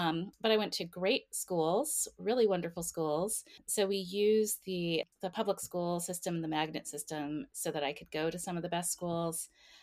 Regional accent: Homestead, Florida, United States; I grew up in Miami, Florida, and grew up in I grew up in two parts of Miami. So it's not Miami proper. It's pretty far south, Homestead, Florida.

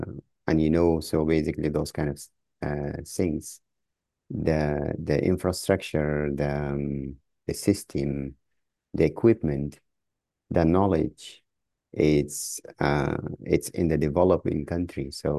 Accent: Sudan; moved away as an adult; So I'm originally from Sudan, Middle East of Africa.

